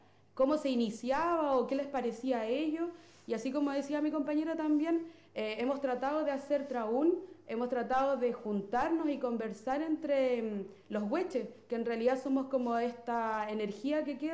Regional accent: Biobío, Chile; Junto con esta organización, alrededor somos 10 mujeres de Alto Bío Bío que estamos trabajando en torno a la visibilización y el uso del río como propio

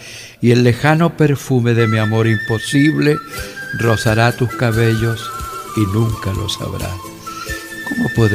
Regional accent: Chile; now in Ecuador; Yo soy un chileno que ama al Ecuador y el Ecuador y Chile me dio la vida

